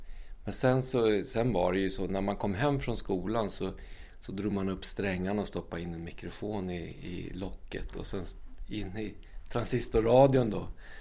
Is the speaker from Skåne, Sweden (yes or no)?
no; Skuru, Stockholm County, Sweden; Ja, så där flyttade jag runt från Skure då där jag är född. Ut över Skurebron till andra sidan. Byggde radhus där. Och sen så flyttade tillbaka till Skure faktiskt och byggde hus på granntomten